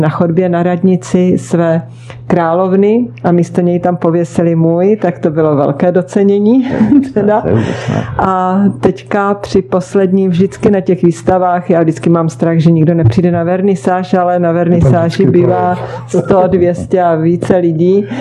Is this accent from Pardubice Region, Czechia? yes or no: yes; Moravská Třebová, Pardubice Region, Czechia; Vždycky začínám každou novou sérii u sebe v Moravské Třebové, ve svém rodném městě.